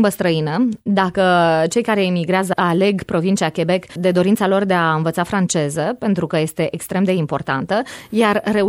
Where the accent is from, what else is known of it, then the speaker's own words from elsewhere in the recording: Romania; now in Canada; Noi, ca români, încercăm să dăm copiilor noștri șansa pe care noi n-am avut-o.